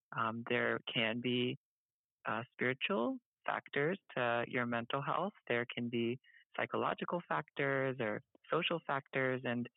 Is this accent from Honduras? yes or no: no; United States; disparities both and within the Asian American community minorities and then Filipino Americans, kasi po I'm Filipino American myself.